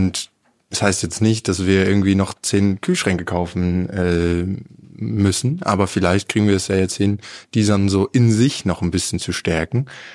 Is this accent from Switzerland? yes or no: no; Luxembourg; haben wir ein Pop-Up in Luxemburg gemacht, das ist ja meine Heimat.